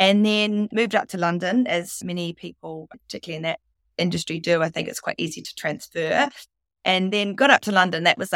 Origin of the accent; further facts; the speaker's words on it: New Zealand; also born or lived in Sydney, Australia; I was born in Sydney, so I should probably just confess that. But came to New Zealand when I was very young, about 3.